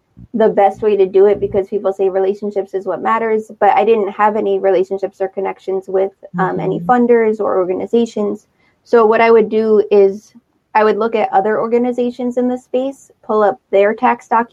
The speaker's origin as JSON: {"language": "English", "region": "New York", "country": "United States", "tie": "born or raised there", "also_born_or_lived": "Los Angeles", "moved": "as an adult", "said": "I grew up in New York, but then I moved to Los Angeles when I was 18. And mm-hmm. so I spent my whole adult working life in Los Angeles. I moved back to New York probably in early 2020, late 2019."}